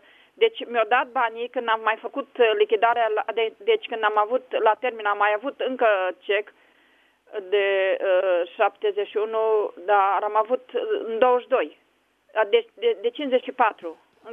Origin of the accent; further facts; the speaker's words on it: Bihor County, Romania; Sunt din Bihor